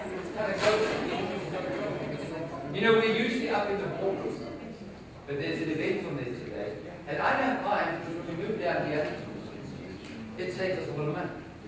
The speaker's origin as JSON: {"language": "English", "country": "United States", "tie": "born there", "also_born_or_lived": "South Africa", "said": "I was born in not in Jupiter, I was born in the U.S. So for me, it was coming home, it was coming back."}